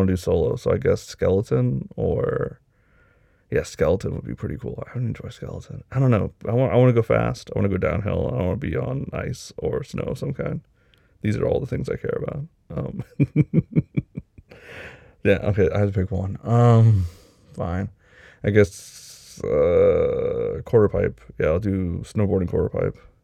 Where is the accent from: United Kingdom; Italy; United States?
United Kingdom; As a Brit